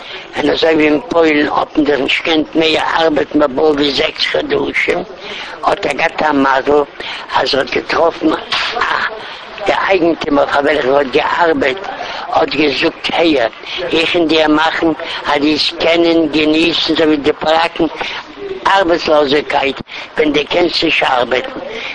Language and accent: German; Lviv, Lviv Oblast, Ukraine; born there; German is a second language; Geboren bin ich in Lemberg